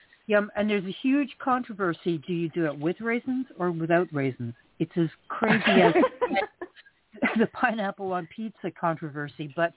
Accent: Canada; since you're all from the USA and I'm from Canada and nobody has heard

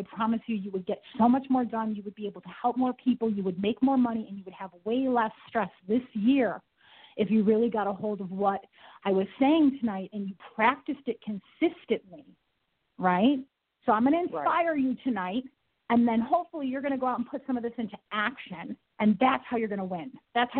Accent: New York, United States; I'm from New York. We use these words as exclamation points.

